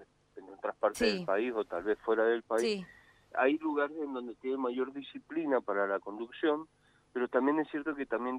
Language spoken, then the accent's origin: Spanish; Mendoza, Argentina; yo también soy mendocino